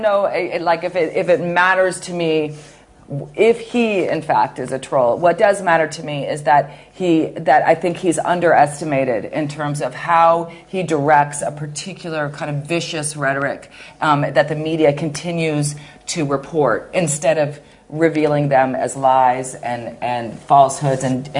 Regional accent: United States; and also I'm from the United States, and there was a lot of, and I was there when Trump was elected

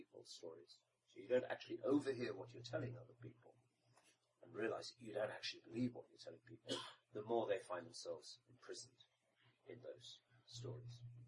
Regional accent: United Kingdom; But of course, being British, I thought that a European history textbook is probably not the way to actually tell that story.

